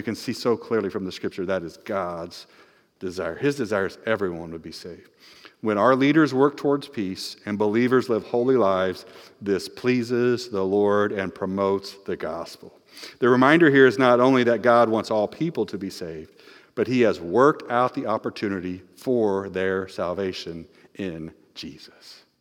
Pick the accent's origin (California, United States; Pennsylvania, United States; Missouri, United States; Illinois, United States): Illinois, United States; Decatur; I'm from Decatur, Illinois.